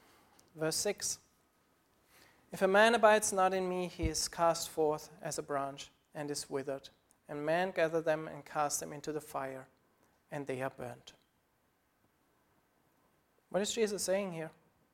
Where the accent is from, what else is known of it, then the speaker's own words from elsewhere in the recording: Germany; So I grew up in Germany in a Christian country. I'm part of the state church here.